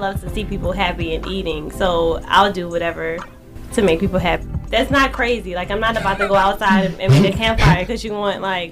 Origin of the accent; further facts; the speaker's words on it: New Orleans, Louisiana, United States; Because I'm from New Orleans, I always would have so much respect for Leah Chase.